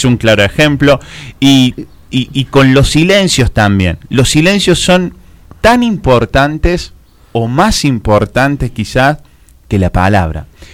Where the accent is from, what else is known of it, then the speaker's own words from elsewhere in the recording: Colonia Caroya, Córdoba, Argentina; Nací, me crié y me eduqué en Colonia Carolla en el año 1989, el 15 de abril. O sea que mañana cumplo años.